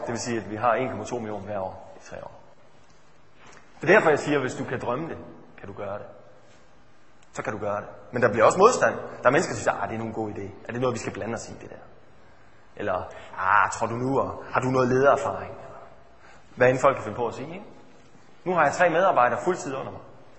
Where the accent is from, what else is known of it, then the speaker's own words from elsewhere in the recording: Esbjerg, Region of Southern Denmark, Denmark; now in Fredericia, Denmark; Jeg kommer oprindeligt fra Esbjerg. Og bor nu i Fredericia.